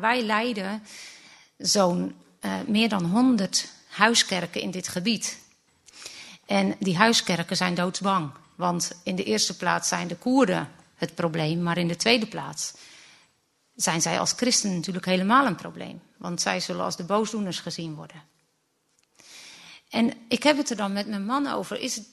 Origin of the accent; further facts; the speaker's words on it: Middelburg, Zeeland, Netherlands; een geboren Zeeuwse. Ik kom uit Middelburg